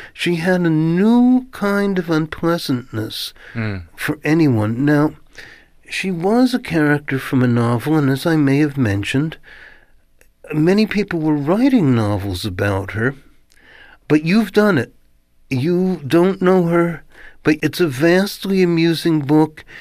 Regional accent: Queens, New York, United States; I was from Queens, which was at that time known as the home of Archie Bunker

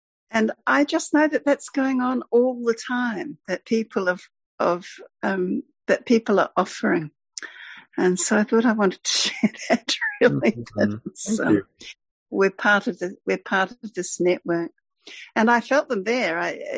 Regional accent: Christchurch, Canterbury, New Zealand; And without thinking, I said, I'm from Christchurch.

